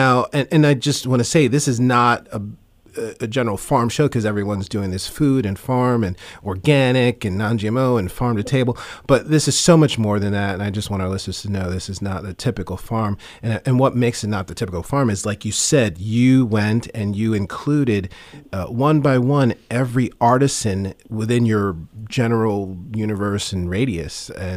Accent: Queens, New York, United States; So, and I'm from Queens, and we don't get to be too obnoxious from Queens.

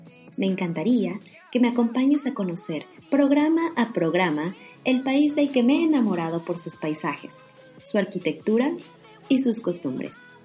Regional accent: Mexico; now in Germany; una mexicana viviendo en Alemania

